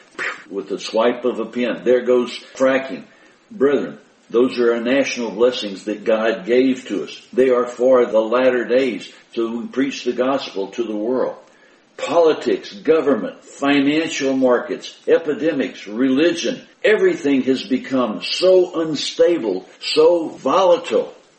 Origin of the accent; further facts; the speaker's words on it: United States; As I look at America today, you and I, we grew up in America.